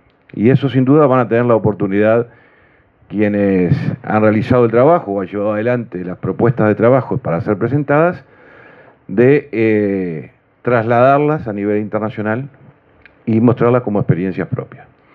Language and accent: Spanish; Uruguay; nos sentimos orgullosos, como, no como ministros, sino como uruguayos